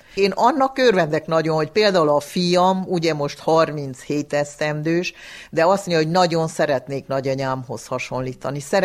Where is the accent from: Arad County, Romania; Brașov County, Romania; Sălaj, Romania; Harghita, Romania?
Harghita, Romania; Corund; Korondon Sárosvápába laktunk, amikor én 5-6 éves lehettem, 7 éves